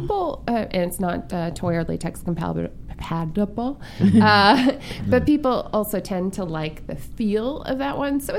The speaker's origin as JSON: {"language": "English", "region": "Minnesota", "country": "United States", "said": "and I'm from Minnesota, so I'm always telling people you're going to want to find the nearest snowbank."}